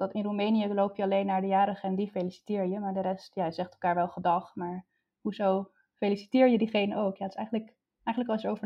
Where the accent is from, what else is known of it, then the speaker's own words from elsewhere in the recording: Amsterdam, North Holland, Netherlands; moved away as an adult; Want ik kom zelf oorspronkelijk uit Amsterdam. Daar heb ik tot mijn 25e gewoond.